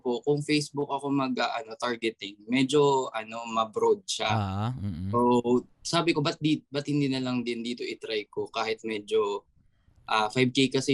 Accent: Taguig, Metro Manila, Philippines; Taga-Tagig ako

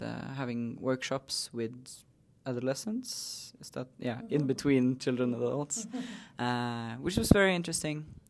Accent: Norway; So I'm Sami from my father's family. My mother's side is Norwegian. So I grew up on the Norwegian side of Sapmi.

